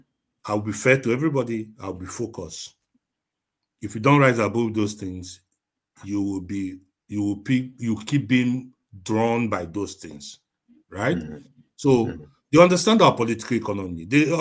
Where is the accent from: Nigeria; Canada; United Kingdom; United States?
Nigeria; I'm not saying it because I'm a Nigerian